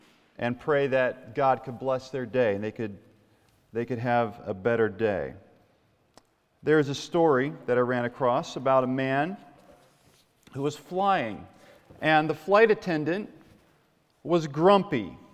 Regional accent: Baltimore, Maryland, United States; I come from Baltimore.

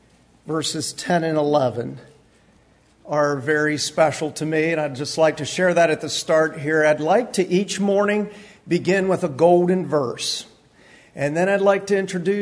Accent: Bedford, Pennsylvania, United States; I'm from Bedford, Pennsylvania. And I am enjoying Oregon for the first time.

